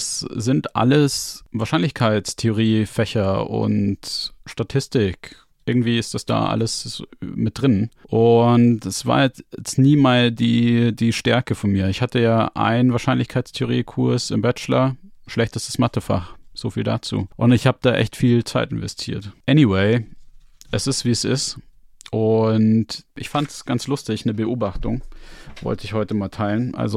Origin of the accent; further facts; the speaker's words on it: Munich, Bavaria, Germany; ich bin zwar in München geboren und aufgewachsen, aber ich kann gar kein Bayerisch. Ich kann kein richtiges Bayerisch.